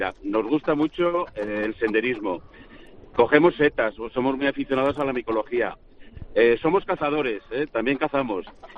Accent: Mogarraz, Castile and León, Spain; nosotros somos de Salamanca y tenemos vínculo con la Sierra de Francia, salmantina. Seguro que conoces pueblos por allí. La Alberca es el más conocido, pero tenemos pueblos. El mío es Mogarraz, el de mi mujer es Miranda del Castañar, que son pueblos fabulosos.

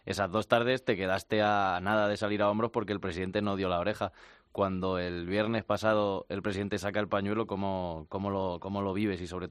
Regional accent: Albacete, Castilla-La Mancha, Spain; yo que soy de Albacete y siempre en Castilla-La Mancha

